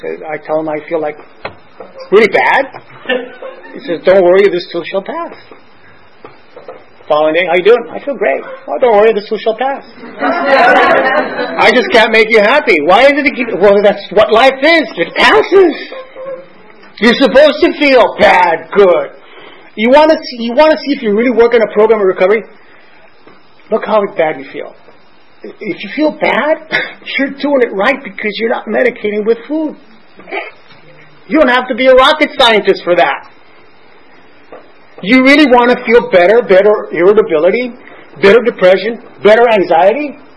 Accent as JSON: {"language": "English", "town": "Los Angeles", "region": "California", "country": "United States", "lives_now": "Santa Barbara, United States", "said": "And listen, I'm originally from Los Angeles."}